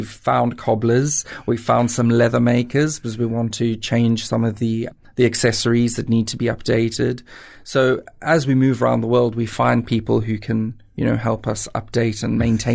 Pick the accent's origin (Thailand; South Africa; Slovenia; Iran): South Africa; Port Elizabeth, Eastern Cape; growing up in Port Elizabeth and seeing them on TV and listening to their music